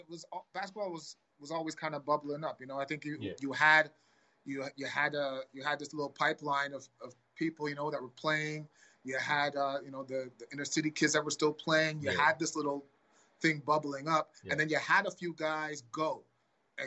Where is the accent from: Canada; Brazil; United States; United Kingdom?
Canada; Toronto, Ontario; Yeah, well, I'm from Toronto.